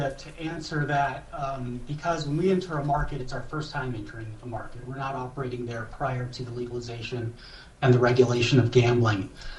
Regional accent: Las Vegas, Nevada, United States; I'm from Las Vegas, Nevada. We didn't get a Chick-fil-A until about 5-6 years ago.

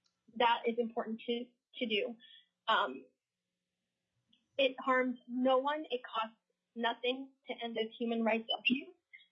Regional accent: Maryland, United States; I am a child marriage survivor. I'm testifying on behalf of myself. I am from Maryland

